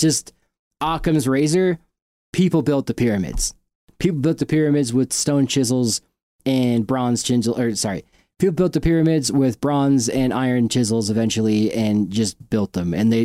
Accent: New York, United States; I learned about the Iroquois growing up in New York all the time and how they influenced the American government.

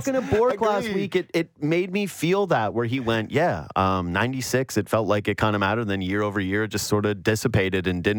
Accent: Canada; I love being in this city, but part of it is that I am Canadian

